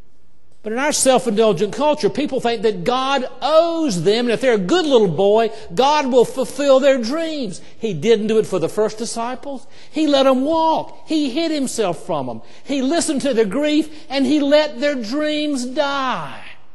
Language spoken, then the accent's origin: English; United States; Now, I love our country, and I'm an American, and I'm involved in civic life